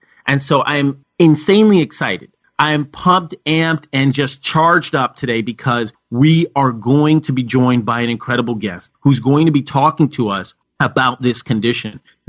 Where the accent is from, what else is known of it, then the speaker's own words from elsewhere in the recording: New England, United States; and there's nothing quite like growing up in New England.